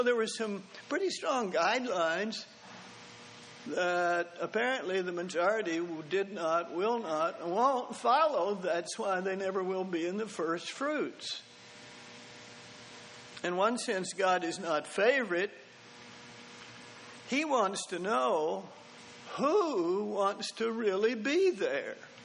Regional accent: Texas, United States; I'm a Texan. I'm a cotton picker. I've been humble all my life.

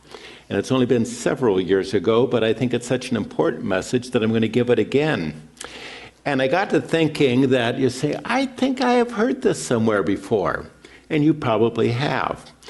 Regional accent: Pasadena, California, United States; that's the story of growing up in Pasadena and working and serving in Pasadena for many years.

